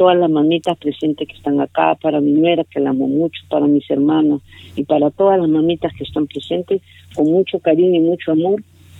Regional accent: Peru; pues como todo peruano queremos ir

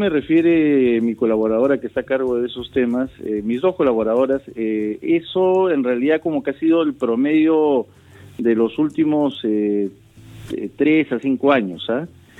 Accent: Peru; Pero soy un peruano más, ¿no? Y mi labor es servir a mis compatriotas.

